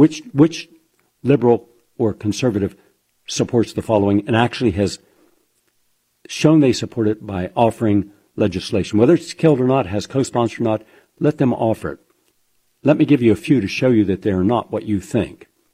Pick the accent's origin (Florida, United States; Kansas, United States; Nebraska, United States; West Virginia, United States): West Virginia, United States; I come from West Virginia, from Appalachia.